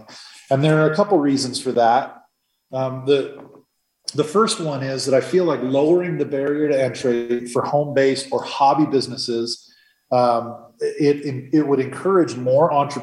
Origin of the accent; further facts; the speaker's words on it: California, United States; Now, I'm a refugee from the People's Republic of California. But one of the good things about the town that I lived in there was there was just a $20 a year business registration fee